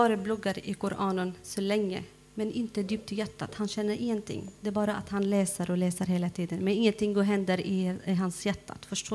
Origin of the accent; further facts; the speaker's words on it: Syria; Swedish is a second language; Jag är från Syrien, så det är olika dialekt.